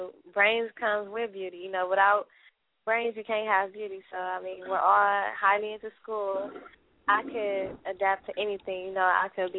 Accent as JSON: {"language": "English", "town": "Carson", "region": "California", "country": "United States", "tie": "born or raised there", "said": "You know, like me, okay, born and raised in Carson, so everybody know that's kind of like a, you know, uppity side of the town or whatever."}